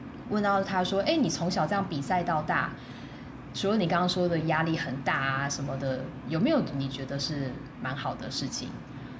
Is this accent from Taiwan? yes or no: yes; Taiwan; 对我来讲就是重新回来看台湾这个环境，然后也重新回看我所在把我培育长大的这个环境